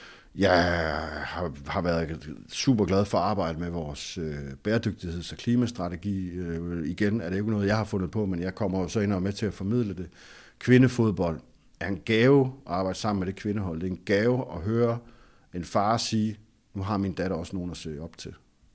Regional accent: North Denmark Region, Denmark; jeg kommer fra Vendsyssel.

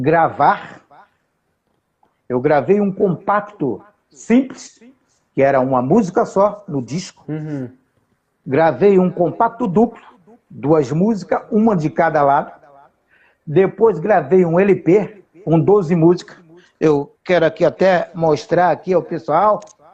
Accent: Moreno, Pernambuco, Brazil; moved away; eu sou de Pernambuco. De uma cidade chamada Moreno. E Deus me trouxe para cá em 1965.

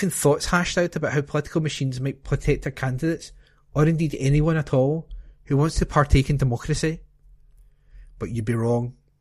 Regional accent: Scotland, United Kingdom; it's one of the things I find myself most proud of as a Scot.

